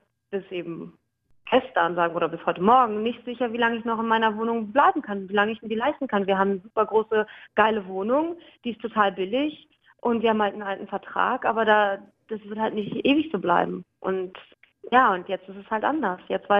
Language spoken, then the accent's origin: German; Berlin, Germany; ich komme aus Berlin, ich will hier keine anderen Leute haben